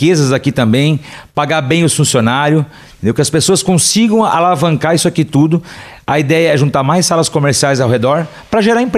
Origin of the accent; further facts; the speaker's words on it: Corupá, Santa Catarina, Brazil; A gente é de Corupá, mora em Corupá.